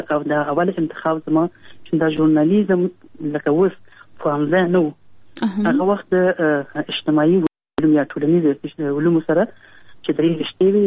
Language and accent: Pashto; Kabul, Afghanistan; ما زه په کابل کې پیدا یم.